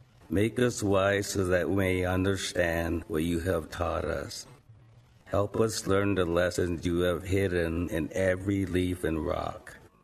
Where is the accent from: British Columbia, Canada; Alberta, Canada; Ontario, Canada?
Ontario, Canada; Moat's Landing; also born or lived in Haileybury / North Bay; I was born in Haileybury, Ontario, Canada. I lived at Moat's Landing, which is by the Montreal River, where we did a lot of fishing and hunting. We lived far away from any school.